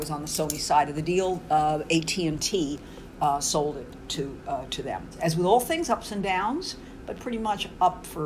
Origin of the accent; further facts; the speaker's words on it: New York City, New York, United States; born there; I was born in the South Bronx to a working class family.